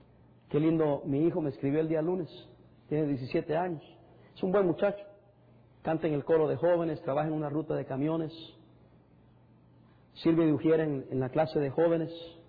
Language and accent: Spanish; El Salvador; hasta me avergonzaba decir que era del Salvador. Yo soy salvadoreño. No me avergüenzo de eso.